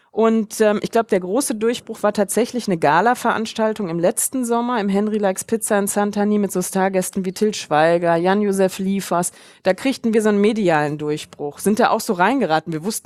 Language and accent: German; Germany; moved away; Wir sind halt Deutsche schon aus Deutschland und ehrlicherweise auch, da geht's halt ganz gut, ne?